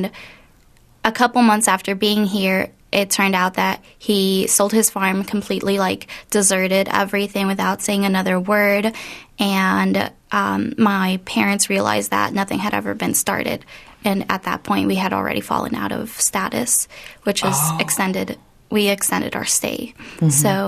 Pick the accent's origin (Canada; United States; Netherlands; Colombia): Colombia; moved away; yeah. And I am from Colombia. My family and I moved here in early 2000.